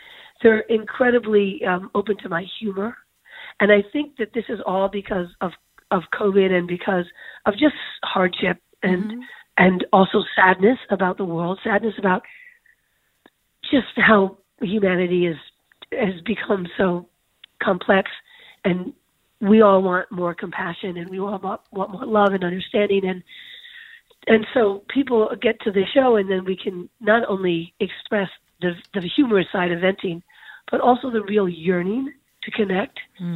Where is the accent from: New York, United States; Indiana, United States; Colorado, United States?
New York, United States; Manhattan; And maybe it was growing up in Manhattan and hearing the drums in the park